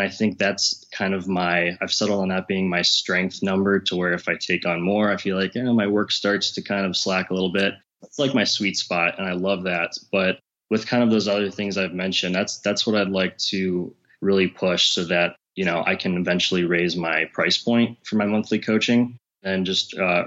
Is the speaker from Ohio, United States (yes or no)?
yes; Cleveland, Ohio, United States; I'm from Cleveland, Ohio